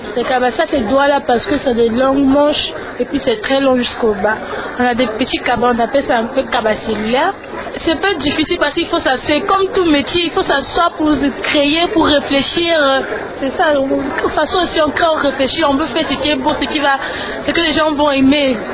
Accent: Cameroon; Je suis camerounaise.

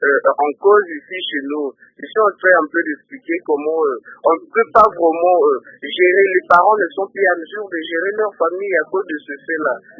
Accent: Lodja, Sankuru, DR Congo; Avant, c'était ici chez nous à l'Odja, il y a un parent qui a été brûlé.

